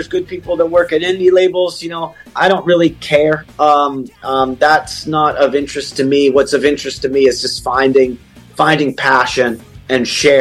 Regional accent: Pennsylvania, United States; when you have a record label in a territory like Italy, and we're kids from Pennsylvania

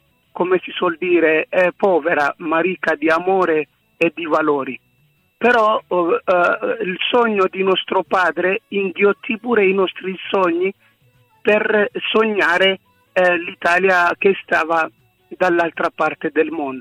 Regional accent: Asmara, Maekel, Eritrea; io sono nato e cresciuto ad Asmara da un padre italo-eritreo, per precisione sardo-eritreo, e mia madre di origini del Tigray, della città

